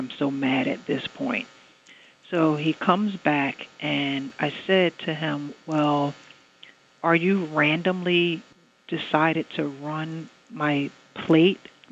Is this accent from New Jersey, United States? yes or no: yes; New Jersey, United States; At this point, I like to interject that I'm born and raised in New Jersey, and right around the time when I'd moved down to Florida